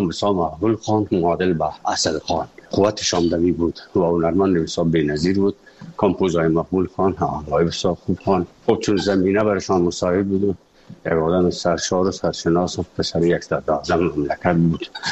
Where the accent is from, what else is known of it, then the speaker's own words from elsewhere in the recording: Afghanistan; moved away; also born or lived in Moscow; از افغانستان برامدیم آمدیم سه مسکو 4 سال مسکو به بسیار سختی وردم